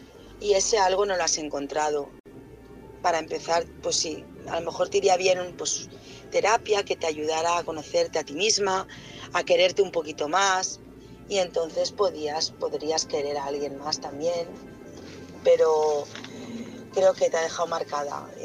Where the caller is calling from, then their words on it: Barcelona, Catalonia, Spain; de Barcelona.